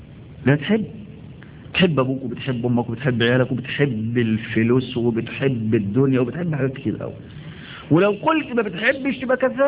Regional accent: Egypt; نحن عندنا في مصر بلد الأزهر

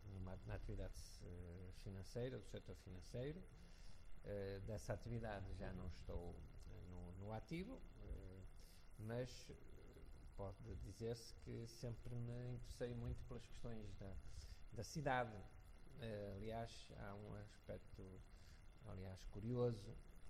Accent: Porto, Portugal; tive o privilégio de ter passado, vivido na cidade do Porto, de onde sou natural

